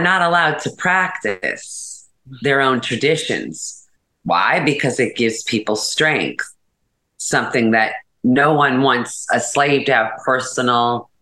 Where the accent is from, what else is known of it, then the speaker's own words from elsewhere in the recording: New Orleans, Louisiana, United States; I am born and raised in New Orleans. My family, you know, my grandparents are from here, my great grandparents. I'm a New Orleans girl, born and raised.